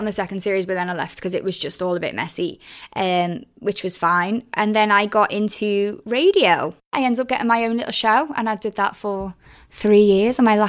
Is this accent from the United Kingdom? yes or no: yes; Liverpool, North West England, United Kingdom; I'm from Liverpool originally, just around the corner actually.